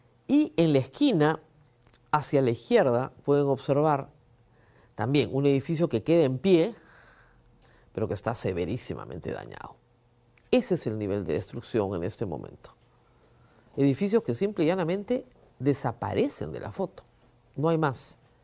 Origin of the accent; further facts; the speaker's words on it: Peru; Y hay algo que nos tiene que llamar la atención como peruanos.